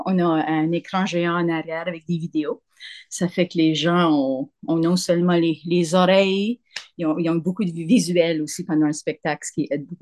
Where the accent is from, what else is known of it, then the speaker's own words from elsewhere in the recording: Mont-Carmel, Prince Edward Island, Canada; Moi, je viens de l'île du Prince-Édouard, de la région